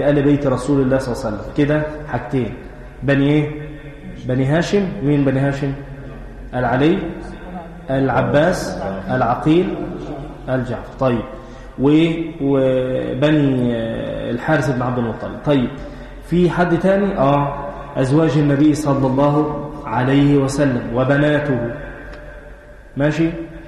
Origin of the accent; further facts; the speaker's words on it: Egypt; لأن ده بيحدث عندنا في مصر.